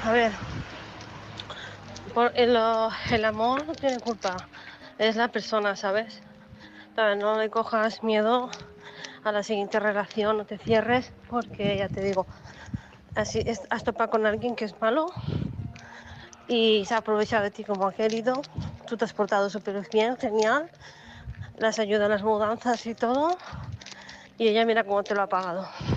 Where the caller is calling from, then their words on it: Castellón, Valencian Community, Spain; soy corresponsal de Castellón